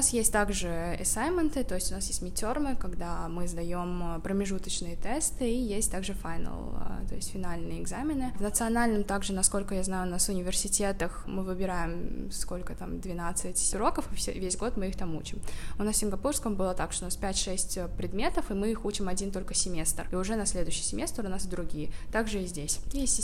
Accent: Uzbekistan; Я из Узбекистана.

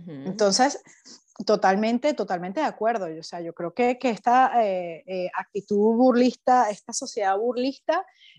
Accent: Venezuela; also born or lived in Spain; now in Netherlands; yo salí de Venezuela en el 2016 y llegué a España.

